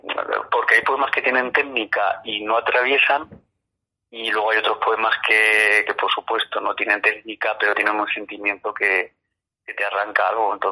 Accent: Villamanrique, Spain; me presenté a un concurso aquí en mi pueblo, en Villamanrique

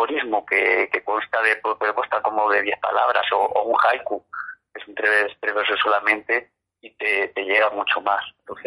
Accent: Villamanrique, Spain; me presenté a un concurso aquí en mi pueblo, en Villamanrique

